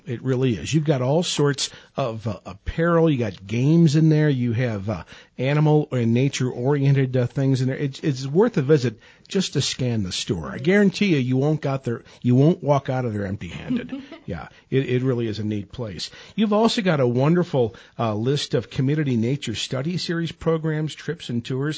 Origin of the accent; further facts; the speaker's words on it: Midwest, United States; Yeah, I moved here from the Midwest, and the first thing I noticed was, where are all the tornado warnings? They stayed back home, and I'm glad of it.